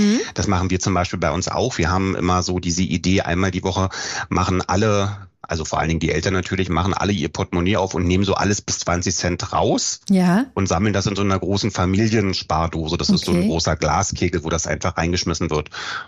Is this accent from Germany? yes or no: yes; Berlin, Germany; Also ich komme ja aus Berlin